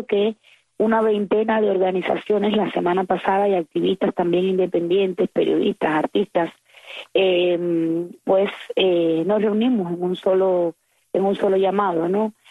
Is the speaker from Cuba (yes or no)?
yes; Cuba; Yo seguiré siendo tan cubana como en este momento que me encuentro hoy en La Habana.